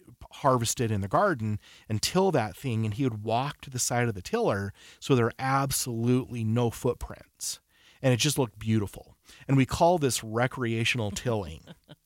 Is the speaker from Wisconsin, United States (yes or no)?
no; West Point, Utah, United States; born or raised there